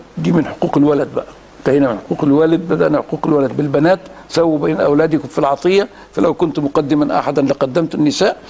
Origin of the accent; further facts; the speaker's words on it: Egypt; لغاية دلوقتي عندنا في مصر السبوع